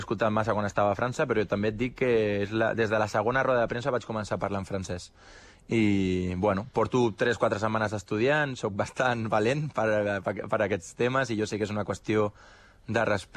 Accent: Barcelona, Catalonia, Spain; jo sóc del Barça, vaig néixer al costat del Camp Nou, he estat allà 3 anys i és una il·lusió per qualsevol entrenador i més per algú que ha crescut allà i que és d'allà.

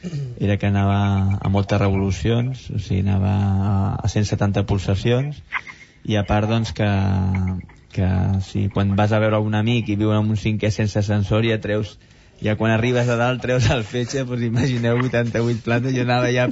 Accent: Torrelles de Llobregat, Catalonia, Spain; ahir també vaig estar pel matí a Torrelles de Llobregat, que és el meu poble

